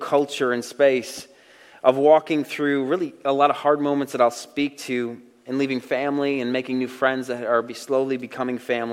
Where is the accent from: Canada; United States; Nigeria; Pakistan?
United States; New York; now in East Texas, United States; I moved here from New York, if you remember. Not city New York, not concrete jungle New York, but upstate New York. Think lakes, green spaces, and eternal winter. That's where I'm from.